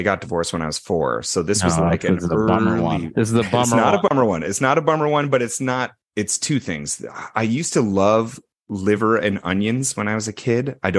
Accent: Canada; Yeah, because I am Canadian.

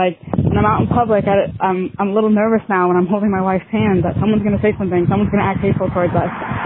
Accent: Connecticut, United States; I'm from Connecticut.

